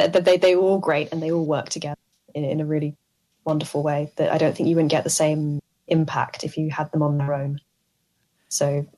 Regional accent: United Kingdom; I'm British, so we don't do Thanksgiving.

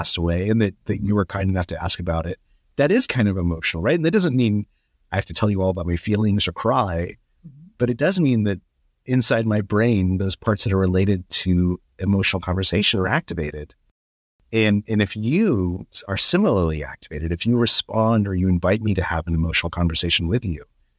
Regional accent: Albuquerque, New Mexico, United States; So I grew up in Albuquerque.

